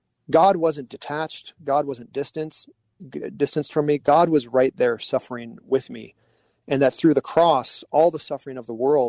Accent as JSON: {"language": "English", "region": "California", "country": "United States", "tie": "born or raised there", "lives_now": "San Luis Obispo, United States", "said": "I had grown up in a congregation that I loved, but I moved away from there and I moved up from Orange County to San Luis Obispo"}